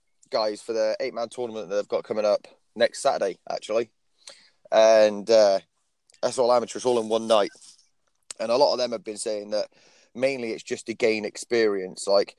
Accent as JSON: {"language": "English", "town": "Corby", "region": "East Midlands", "country": "United Kingdom", "said": "because I'm from Corby, you see."}